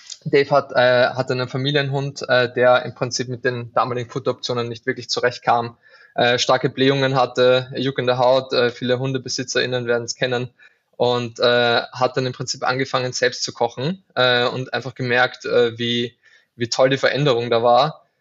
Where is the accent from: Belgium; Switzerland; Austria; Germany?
Austria; Lower Austria; Ich bin aus einer Kleinstadt in der Nähe von Wien. Das werdet ihr merken an meinem Dialekt.